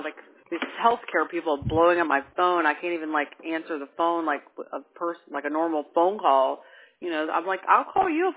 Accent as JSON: {"language": "English", "town": "Tampa", "region": "Florida", "country": "United States", "said": "Yeah, I'm from Tampa originally."}